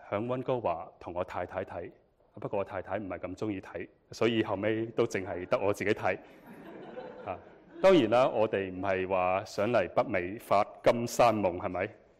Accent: Guangzhou, Guangdong, China; also born or lived in Beijing; 我系广州人啊，所以我家在珠江啦嘛。

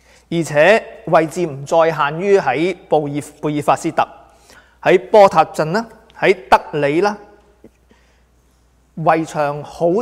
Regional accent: China; 我们中国人不例外的，就是我们很厉害的。

